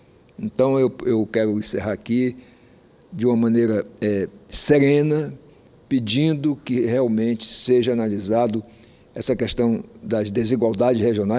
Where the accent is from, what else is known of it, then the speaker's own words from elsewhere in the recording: Roraima, Brazil; como roraimense, como amazônida, como homem que, inclusive, se formou lá, não conheço a Amazônia só por ouvir falar